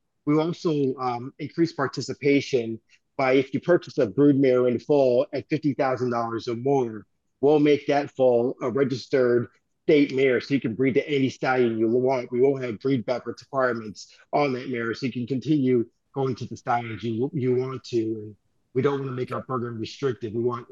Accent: Westbury, New York, United States; born there; So I come from a family. I was born in New York in Westbury, a Jamaican family.

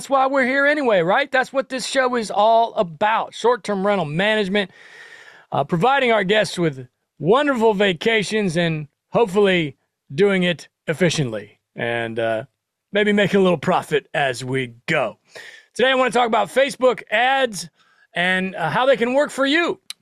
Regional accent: Nebraska, United States; Hell, I'm from Nebraska. It's probably a pretty similar vibe. There's way less stuff to do where I'm from.

